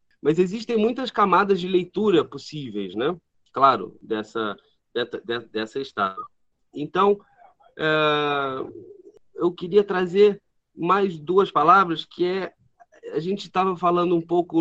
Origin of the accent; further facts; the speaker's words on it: Rio de Janeiro, Brazil; Eu sou do Rio